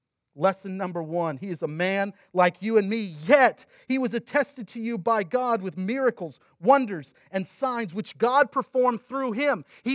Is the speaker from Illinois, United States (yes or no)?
no; McKinney, Texas, United States; I grew up in McKinney, Texas. I love going and taking my kids back there.